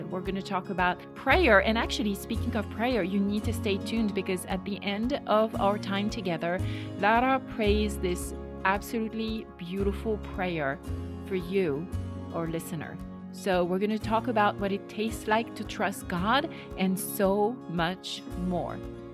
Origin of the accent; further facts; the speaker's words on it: Paris, Île-de-France, France; Paris is my hometown